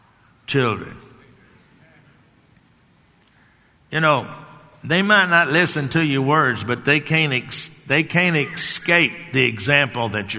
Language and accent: English; Texas, United States; because I come from Texas and those farmhouses had big porches, and my grandfather had one.